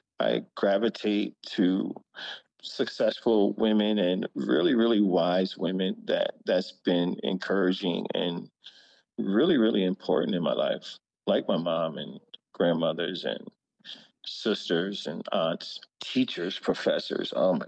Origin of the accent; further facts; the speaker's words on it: Reading, Pennsylvania, United States; I'm from a city called Reading, Pennsylvania, 45 minutes outside of Philadelphia.